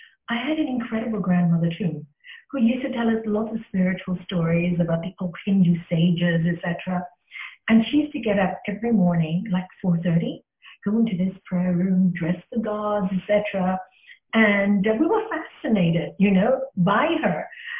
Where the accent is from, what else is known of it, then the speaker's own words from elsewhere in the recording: Hong Kong; Well, I was brought up in Hong Kong to a very spiritual family.